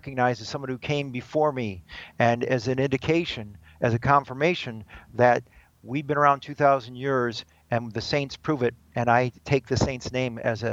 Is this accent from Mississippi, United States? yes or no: no; Detroit, Michigan, United States; When I grew up in Detroit, St. Mary Redford Grade School in Detroit